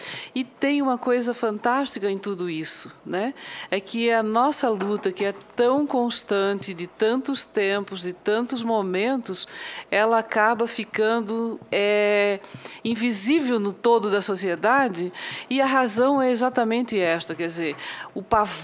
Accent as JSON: {"language": "Portuguese", "region": "Santa Catarina", "country": "Brazil", "moved": "yes", "lives_now": "Curitiba, Brazil", "said": "eu sou catarinense, moro em Curitiba e participo dessas discussões todas"}